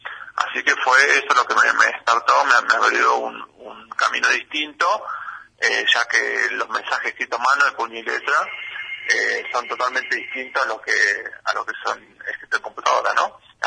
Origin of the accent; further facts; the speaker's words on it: Santa Fe, Argentina; now in Bariloche, Argentina; Bueno, yo vivo acá en Bariloche, vengo de Santa Fe, hace 16 años que vivo acá